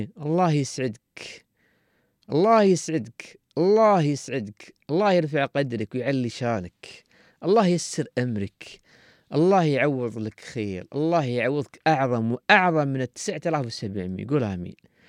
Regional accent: Dubai, United Arab Emirates; نعم نحن إماراتيين، حد يسألني طبعا عن طريق التيك توك يقول نحن من الإمارات، نعم من دبي، من دبي نحن برنامج من دبي.

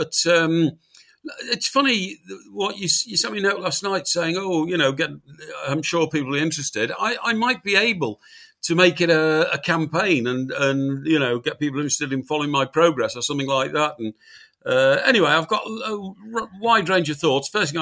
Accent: Chester, North West England, United Kingdom; Chester Chronicle, that was my first job in newspapers as a young reporter on the weekly newspaper in my hometown.

